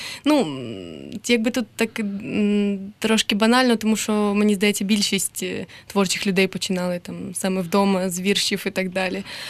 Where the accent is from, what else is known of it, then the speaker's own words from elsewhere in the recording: Nova Kakhovka, Kherson Oblast, Ukraine; в моєму рідному місці, я з Нової Каховки, в мене там немає театру